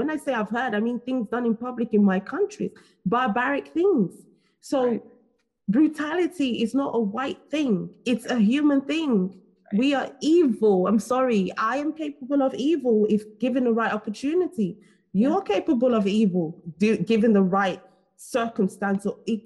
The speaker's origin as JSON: {"language": "English", "country": "Nigeria", "tie": "born there", "moved": "yes", "said": "I was born in Nigeria. I moved here."}